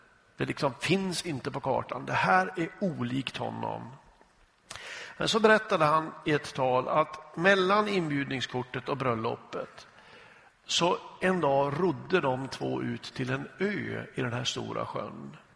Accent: Norrland, Sweden; Jag hade en barndomskamrat där jag växte upp i norra Sverige

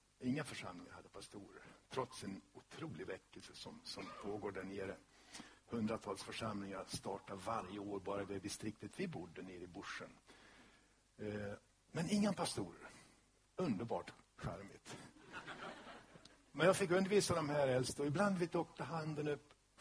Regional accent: Borlänge, Dalarna County, Sweden; jag vill inte skryta, men jag kommer faktiskt från Borlänge.

